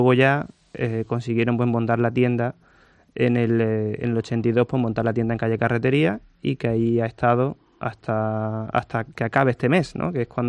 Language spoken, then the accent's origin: Spanish; Málaga, Andalusia, Spain; also born or lived in Ceuta; yo nací en Ceuta, eso que te ha contado mi padre, que él llegó a Ceuta, pues yo en el 81 nací allí, mi hermana y yo nacimos allí, y bueno, yo con un añito, pues mis padres decidieron pues venirse aquí a Málaga